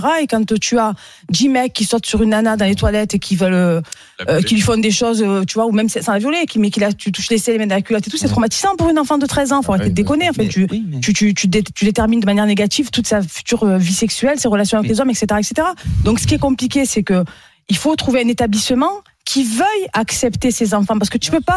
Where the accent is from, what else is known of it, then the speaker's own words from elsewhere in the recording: Marseille, Provence-Alpes-Côte d'Azur, France; nous, on vient des caniveaux de Marseille, quand même, tu vois, des bidonvilles.